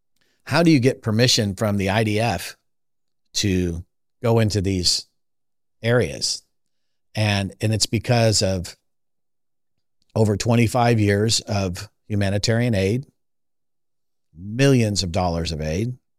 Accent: California, United States; And believe me, as one who was born and raised in California, the woke experiment over the last 20 years is not recent.

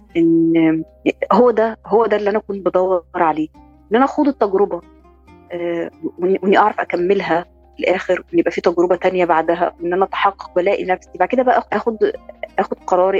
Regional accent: Alexandria, Alexandria Governorate, Egypt; أنا اتولدت في اسكندرية لكن طول الوقت كنت بحس إن أنا مش بنتمي لإسكندرية، يعني هو الفيلم عن المنطقة اللي أنا اتولدت فيها وتربيت فيها هي منطقة الكباين اللي هي كلها نوبيين،

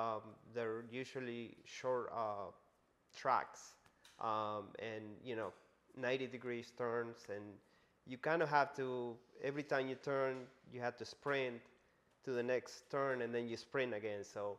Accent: Uruguay; I'm original from Uruguay. Uruguay is way down there, South America, between Argentina and Brazil, just in case you don't know. It's a small little country, only like 3 million people.

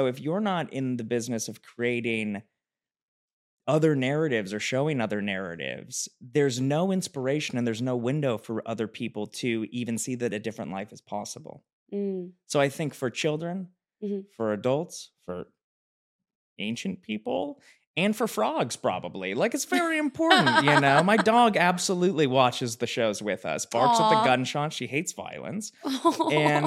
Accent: Los Angeles, California, United States; I grew up in Los Angeles, and so everybody I knew was the child of somebody

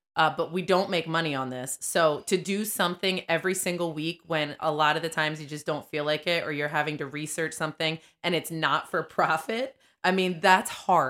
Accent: Pennsylvania, United States; Oh, I'm from Delco.

